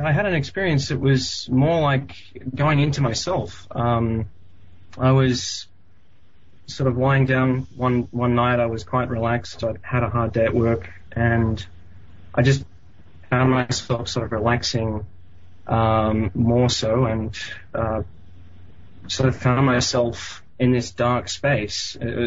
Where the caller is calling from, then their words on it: Geelong, Victoria, Australia; I'm from Australia. I'm actually about 100 k's away from Melbourne in Geelong.